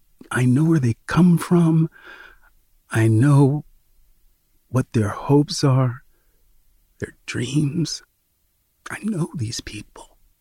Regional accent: Sacramento, California, United States; Not the home I grew up in Sacramento, but Amami's house.

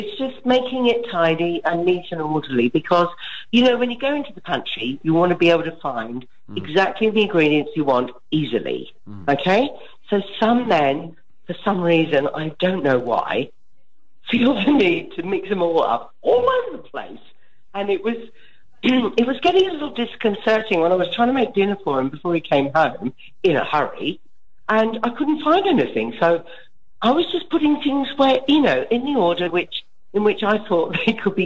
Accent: England, United Kingdom; moved away as an adult; now in Australia; I am more Australian than I am actually English. Mm. I left England at 21, came travelling. I've been living in Australia for many years.

